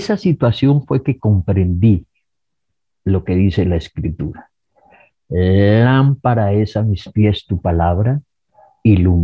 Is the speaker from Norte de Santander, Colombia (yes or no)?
yes; Pamplona, Norte de Santander, Colombia; now in Bogotá, Colombia; yo soy de Pamplona, norte de Santander. Yo conocí al Señor aquí en Bogotá, porque me vine a estudiar